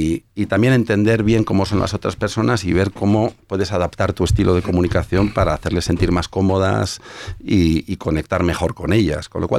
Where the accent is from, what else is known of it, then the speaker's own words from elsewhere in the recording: Bilbao, Basque Country, Spain; Yo soy de Bilbao, igual no sé si está el arquetipo puesto.